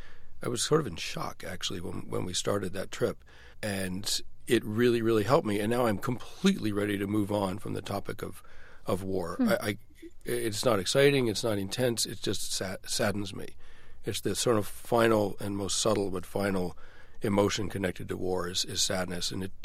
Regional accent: United States; the country that I was growing up in America

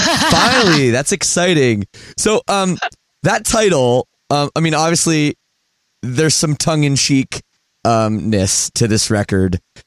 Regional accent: Canada; I'm in the U.S. right now. I'm Canadian, but my band's on tour right now.

